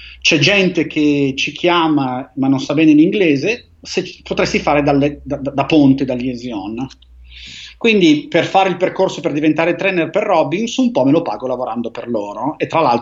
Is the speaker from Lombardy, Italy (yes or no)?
yes; Bergamo, Lombardy, Italy; accent: Bergamasque; also born or lived in United States; now in Milan, Italy; come si sente dal mio accento sono originario bergamasco, anche se vivo a Milano e ho viaggiato nella mia vita.